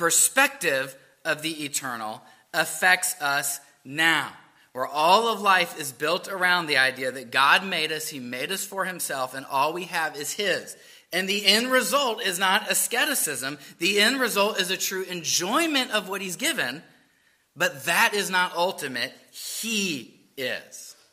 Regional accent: Charleston, South Carolina, United States; I grew up in Charleston. Hurricane Hugo came through when I was a little boy.

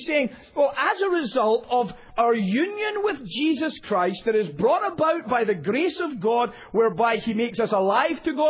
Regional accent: United Kingdom; now in United States; You can tell by my accent. It betrays me that I'm a foreigner in that sense. Even though we originally established America, we lost it. And the reality is that we're regarded as foreigners. You don't let British people simply come over the Atlantic and just become Americans.

